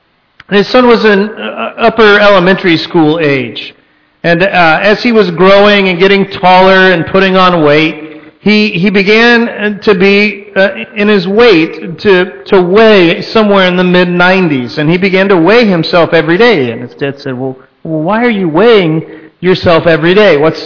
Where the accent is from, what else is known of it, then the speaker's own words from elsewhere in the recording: Texas, United States; I'm from Texas.